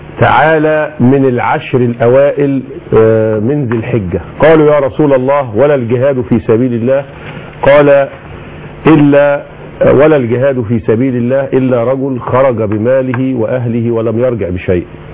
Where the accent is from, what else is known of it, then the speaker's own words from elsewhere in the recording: Egypt; بلادنا مصر